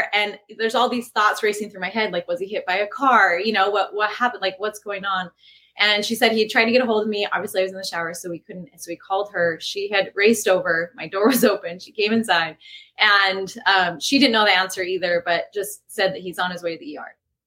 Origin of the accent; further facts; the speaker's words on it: Centerville, Utah, United States; now in Washington, United States; We love it, but we're both originally from Centerville, Utah. And so we, have the Utah ties, but have really made DC our home.